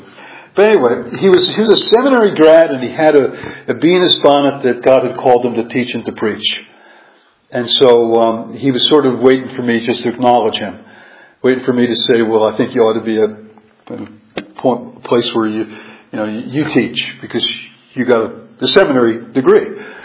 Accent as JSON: {"language": "English", "region": "New York", "country": "United States", "tie": "born or raised there", "said": "I think when I was growing up in New York, they actually had on WOR a radio show"}